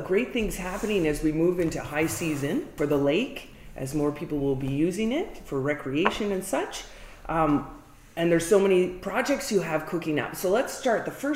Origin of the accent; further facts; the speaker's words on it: Quebec, Canada; My parents, I grew up on Brome Lake, full disclosure, so they're residents in Robinson Bay.